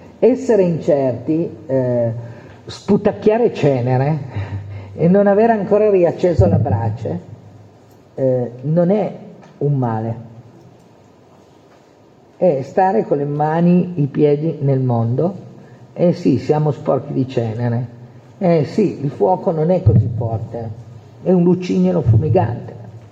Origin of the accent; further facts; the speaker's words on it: Piedmont, Italy; Sarà che io sono piemontese